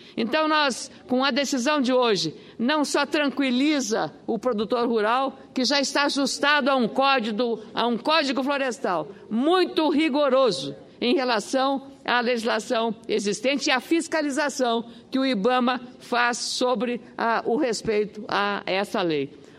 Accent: Lagoa Vermelha, Rio Grande do Sul, Brazil; born there; a cidade onde eu nasci, que é Lagoa Vermelha

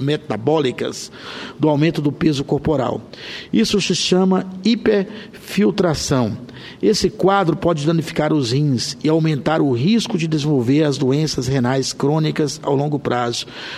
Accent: Federal District, Brazil; also born or lived in Corumbá de Goiás, Goiás; Sou nascido em Corumbá de Goiás, uma cidade próxima daqui do Distrito Federal, né? E estou em Brasília, dos meus 57 anos completados hoje, estou há 50 no Distrito Federal, então me considero um brasiliense, mas sou nascido e natural de Corumbá de Goiás, uma cidade bem próxima daqui.

